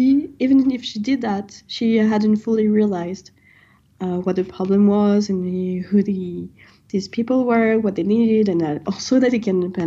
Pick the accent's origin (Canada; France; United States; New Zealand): France; English is a second language; even though we are from France